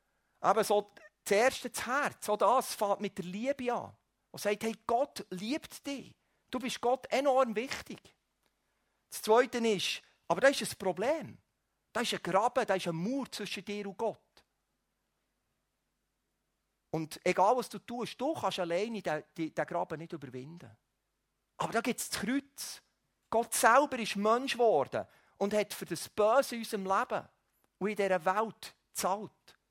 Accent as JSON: {"language": "German", "country": "Switzerland", "said": "Sogar als Schweizer, die Neutralität lieben, können wir nicht neutral sein gegenüber dieser Botschaft."}